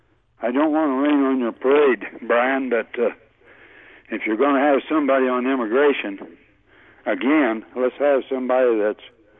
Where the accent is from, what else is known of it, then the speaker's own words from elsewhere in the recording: United States; I'm an American. I'm God-fearing, patriotic American.